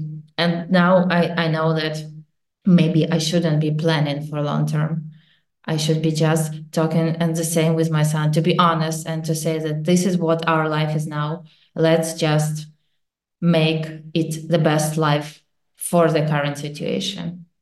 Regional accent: Kyiv, Ukraine; English is a second language; moved away as an adult; We are from Kyiv and every day there are attacks and the people are killed.

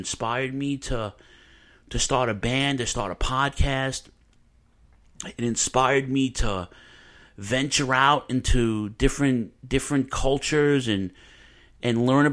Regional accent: New York, United States; You know, I'm kind of spoiled with pizza because I'm from New York.

